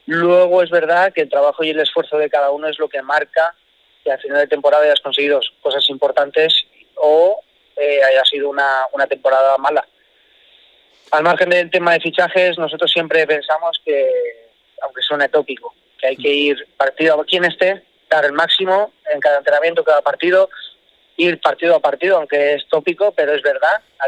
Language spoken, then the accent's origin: Spanish; Valencia, Valencian Community, Spain; yo es verdad que me crié en Valencia